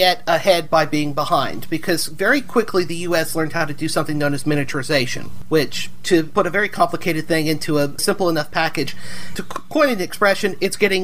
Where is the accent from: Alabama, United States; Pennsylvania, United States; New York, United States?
Alabama, United States; Huntsville; I say this growing up in Huntsville, and Huntsville is very much a town that is put on the map in a big way by von Braun and his German team showing up here.